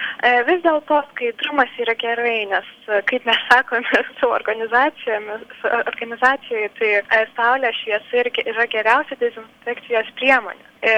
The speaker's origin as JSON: {"language": "Lithuanian", "town": "Utena", "region": "Utena County", "country": "Lithuania", "said": "Na, man asmeniškai, kadangi aš esu iš Utenos"}